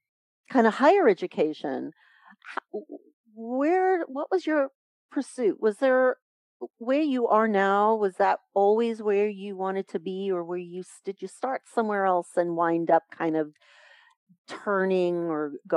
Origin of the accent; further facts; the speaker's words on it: Long Island, New York, United States; Right, I'm from Long Island, and that was the time in when New York was just really.